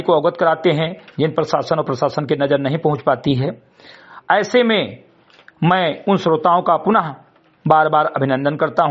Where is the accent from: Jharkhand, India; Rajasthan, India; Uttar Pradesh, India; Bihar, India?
Uttar Pradesh, India; ग्राम सभा से मेरी कटाई विकासखंड मेंदुरा जनपद बहराइच का मूल निवासी हूं